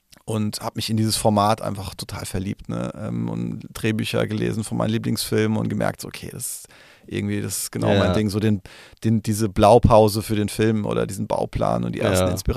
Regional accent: Mainz, Rhineland-Palatinate, Germany; war in Mainz immer, wo ich herkomme

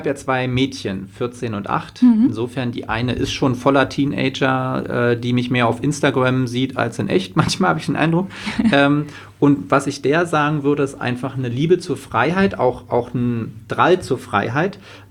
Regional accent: Germany; ich bin in der DDR geboren, ich bin hinter Mauern und Stacheldraht aufgewachsen, ich weiß, wie es ist, ich war 11, als die Mauer fiel

